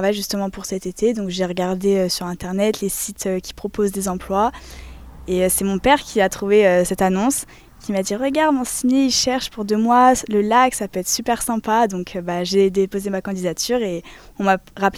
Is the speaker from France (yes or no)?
yes; Château-du-Loir, Pays de la Loire, France; now in Paris, France; j'ai 20 ans, je viens de Château-du-Loir, je fais mes études d'ostéopathie à Paris.